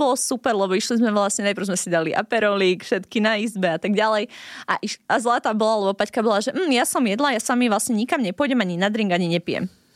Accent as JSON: {"language": "Slovak", "town": "Dolný Kubín", "region": "Žilina Region", "country": "Slovakia", "said": "My sme vlastne 4 kamošky, čo sme z Dolného Kubína."}